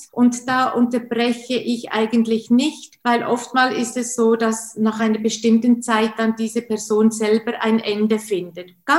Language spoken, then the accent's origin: German; Switzerland; Wie Sie bereits gesagt haben, komme ich aus der Schweiz. Ich lebe in der Nähe von Solothurn. Das ist eine kleine Stadt, aber man sagt immer, es sei die schönste Barockstadt der Schweiz. Ich bin 52 Jahre alt